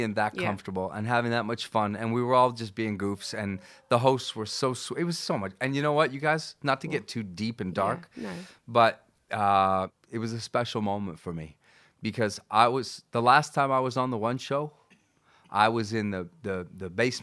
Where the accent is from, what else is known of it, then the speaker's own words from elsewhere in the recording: Vancouver, British Columbia, Canada; I'm Canadian, so we have, I'm from Vancouver.